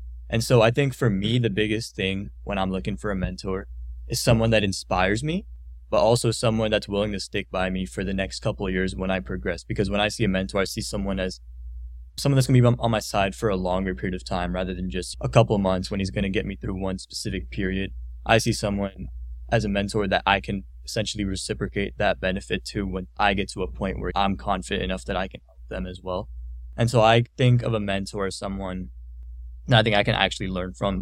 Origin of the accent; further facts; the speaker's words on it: California, United States; And I grew up in California, right?